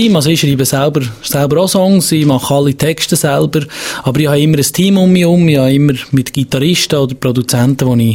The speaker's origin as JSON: {"language": "German", "town": "Brienz", "region": "Bern", "country": "Switzerland", "said": "Ich komme von Prinz, ja genau."}